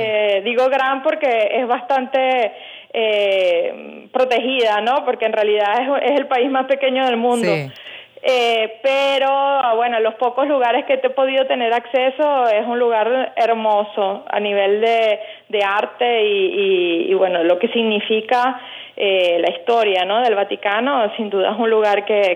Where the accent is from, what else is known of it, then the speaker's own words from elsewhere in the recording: Venezuela; nosotros como venezolanos y como católicos